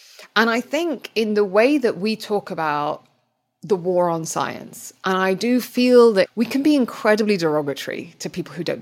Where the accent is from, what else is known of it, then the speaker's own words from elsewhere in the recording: United Kingdom; I'm British, but my parents are Arab.